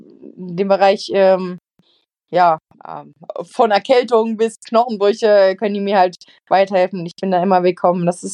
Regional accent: Saarland, Germany; weil ich bin ursprünglich aus dem Saarland. Das ist natürlich als ehemalige Saarländerin, beziehungsweise als Saarländerin, ganz, ganz klasse

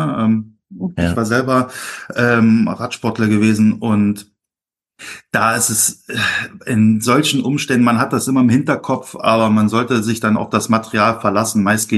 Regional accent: Gera, Thuringia, Germany; born there; Ich komme gebürtig aus Thüringen, aus Gera. Das ist so die Radsport-Hochburg der früheren DDR gewesen.

